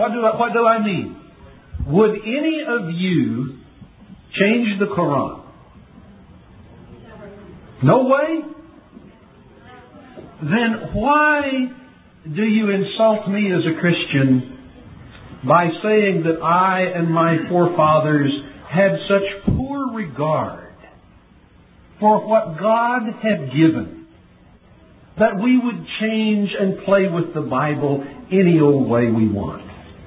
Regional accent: Scotland, United Kingdom; You see, I'm Scottish

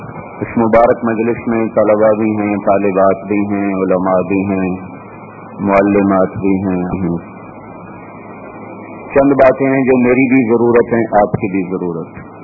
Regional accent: Multan, Punjab, Pakistan; چھوٹے ملتان, میرا ضلع ملتان

